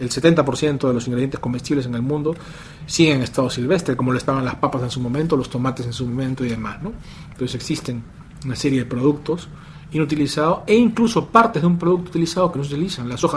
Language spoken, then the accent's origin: Spanish; Peru; Yo vengo del Perú, un país donde hay 5 millones de toneladas de anchoas